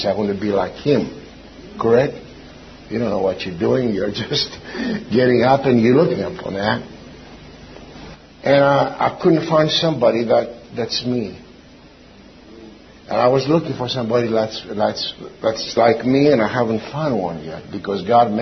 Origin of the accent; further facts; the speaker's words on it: Athens, Attica, Greece; I was born in Athens, only about 10 minutes or 5 minutes walking distance from Mars Hill. Mars Hill was my playground.